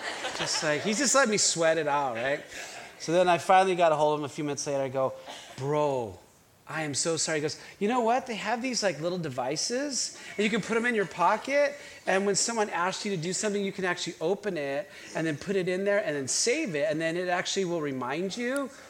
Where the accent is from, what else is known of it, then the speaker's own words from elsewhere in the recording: Albuquerque, New Mexico, United States; So I grew up in Albuquerque, New Mexico.